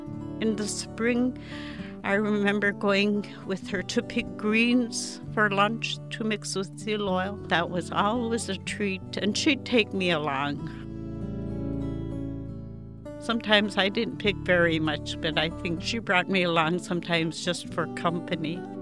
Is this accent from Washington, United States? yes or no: no; White Mountain, Alaska, United States; I was born in White Mountain, July 4th, 1940. … I have two older brothers and an older sister still living in White Mountain. White Mountain has always been my home.